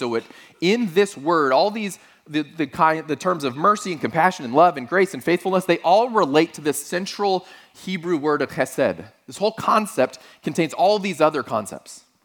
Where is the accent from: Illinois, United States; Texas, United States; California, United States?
Texas, United States; Growing up in Texas, we did. We had